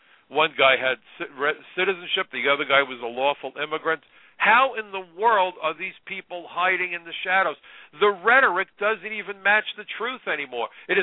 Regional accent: New York, United States; I'm a New Yorker. I love diversity.

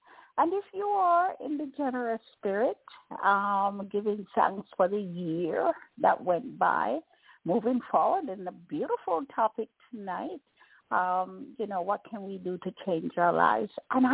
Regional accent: Jamaica; speak to us as Jamaican and us as people of the world

